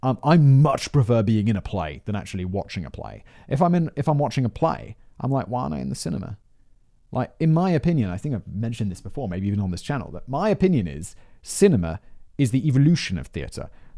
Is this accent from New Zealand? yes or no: no; United Kingdom; And I'm British.